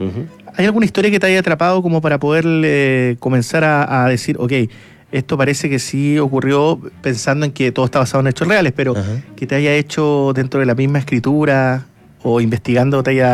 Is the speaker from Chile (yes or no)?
yes; Punta Arenas, Magallanes, Chile; Ah, somos de la misma ciudad.